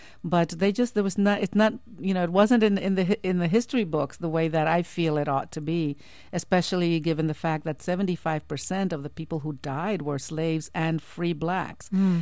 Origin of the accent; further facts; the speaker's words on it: Puerto Rico; I grew up in Puerto Rico, so I'm there frequently.